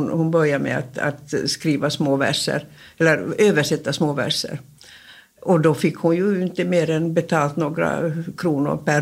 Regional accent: Finland; nu när jag har öppnat munnen så hör ni ju alla att jag kommer från Finland. Jag är finlandssvensk.

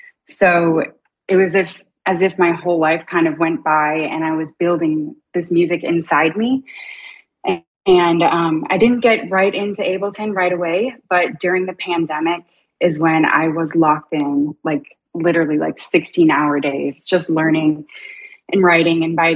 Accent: Detroit, Michigan, United States; moved away as an adult; I was a late bloomer. I'm from Detroit. I did go to some clubs there, but I left when I was about 18 or 19.

